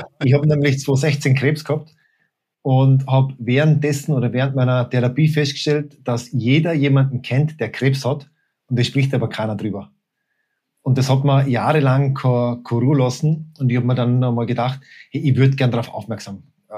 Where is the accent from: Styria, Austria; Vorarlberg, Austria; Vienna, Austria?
Vorarlberg, Austria; als Vorarlberger